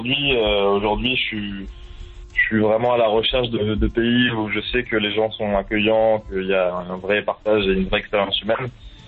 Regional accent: France; c'est en tant que Français

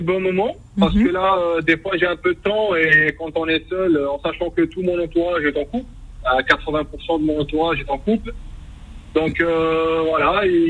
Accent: Algiers, Algiers Province, Algeria; Moi, je suis kabyle, j'ai grandi à Alger, donc on peut dire que je suis algérois kabyle, kabyle ou algérois

